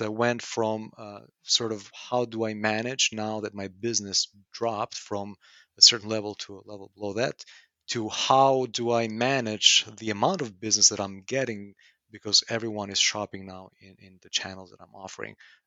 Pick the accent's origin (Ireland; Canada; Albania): Albania; now in United States; I am from Albania. So I was born and raised in Albania, which is the Southeast Europe, just above Greece, a very small country. And I've been here in the U.S. since 1998, so about 22 years now.